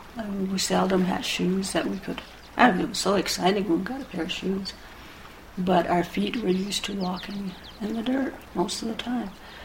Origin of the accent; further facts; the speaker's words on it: Santa Clara Pueblo, New Mexico, United States; I was born in 1939 in Santa Clara Pueblo, and I grew up with my great-grandmother there, right in the middle of the Pueblo.